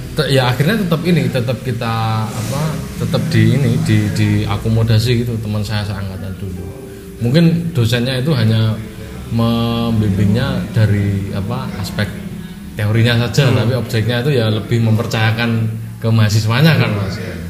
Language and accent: Indonesian; Semarang, Central Java, Indonesia; born there; Saya lahir di Semarang